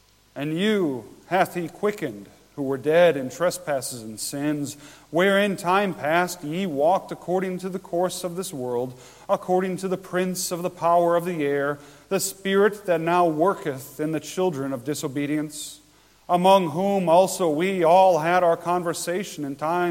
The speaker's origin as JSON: {"language": "English", "town": "Buffalo", "region": "New York", "country": "United States", "lives_now": "Toledo, Spain", "said": "I'm from Buffalo, New York. My wife is from Vinnytsia, Ukraine. I went to seminary and my sending church is in South Carolina and we're serving in Toledo, Spain."}